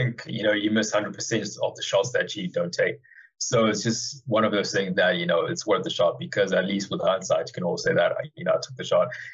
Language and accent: English; Zimbabwe; moved away; I'm coming from Zim. I think it's about 6,000 odd miles. So it's definitely quite a walk from Zim.